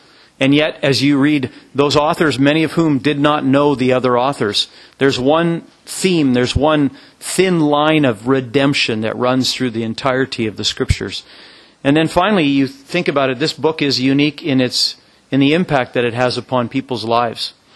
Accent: Regina, Saskatchewan, Canada; And I grew up out on the Canadian prairies in a province that's called Saskatchewan. It's an Indian name. And I grew up in Regina, Saskatchewan.

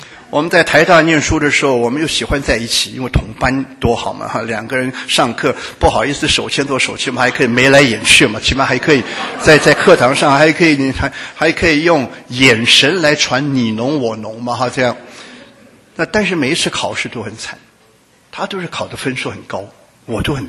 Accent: Shanghai, China; moved away; also born or lived in Guangdong / Taiwan; 因为我生在广东，长在上海，然后在解放之前我们就搬到台湾，一搬呢从1949年到下一次到中国是1985年。

